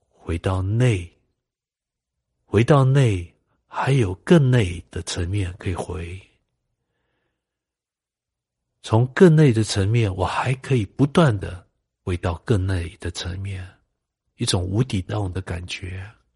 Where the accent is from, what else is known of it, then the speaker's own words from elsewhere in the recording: Brazil; 我在巴西长大，当时最多也跟其他的小孩子一样，晒太阳、玩足球